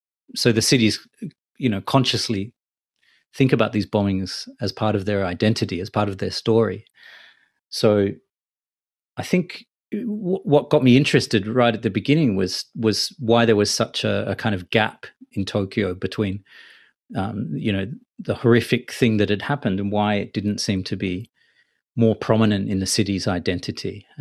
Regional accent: Australia; I think when I was growing up in Australia, certainly going to public school

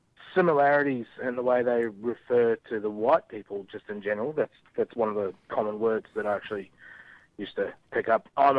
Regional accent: Gold Coast, Queensland, Australia; So I grew up on the Gold Coast.

